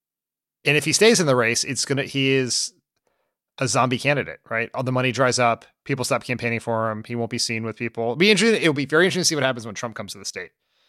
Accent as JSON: {"language": "English", "region": "Delaware", "country": "United States", "tie": "born or raised there", "moved": "yes", "said": "Yeah, back off my home state. Place I'd love to return to one day."}